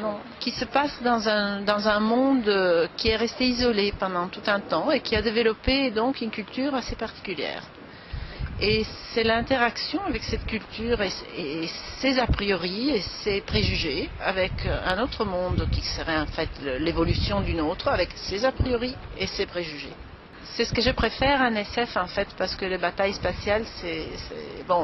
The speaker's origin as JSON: {"language": "French", "country": "Italy", "moved": "yes", "lives_now": "Belgium", "said": "je suis italienne, j'habite en Belgique depuis 30 ans, donc je considère que je reste italienne, je suis quand même un petit peu belge"}